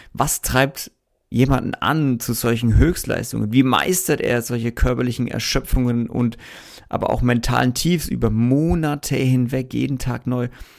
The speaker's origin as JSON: {"language": "German", "town": "Nuremberg", "region": "Bavaria", "country": "Germany", "said": "Und ich bin ja Nürnberger"}